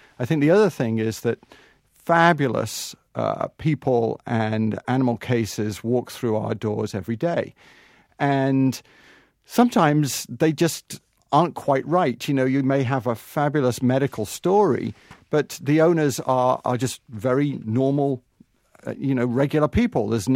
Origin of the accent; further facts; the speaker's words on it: England, United Kingdom; moved away as an adult; now in United States; so actually, I found my way here from England. I came here in the early 90s